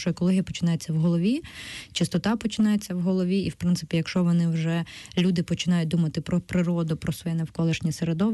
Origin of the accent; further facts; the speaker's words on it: Kirovohrad Oblast, Ukraine; Ви знаєте, що я сама з Кіровоградщини, і коли живеш в уранових шахтах, і в тебе є радіація в організмі, ти коли виїжджаєш в нормальне місто, тобі погано без радіації